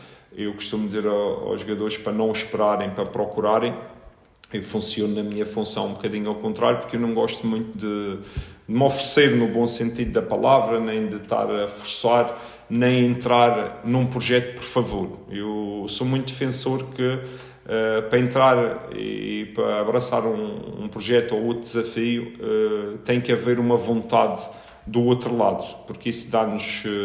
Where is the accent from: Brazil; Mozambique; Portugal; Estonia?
Portugal; Madeira; Sim, eu acima de tudo sou madeirense